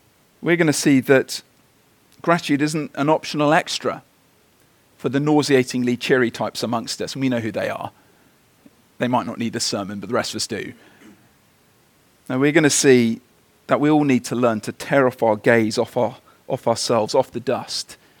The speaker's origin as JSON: {"language": "English", "country": "United Kingdom", "said": "I mean, I'm a Brit, and I think we are perhaps the most miserable culture possibly on the planet."}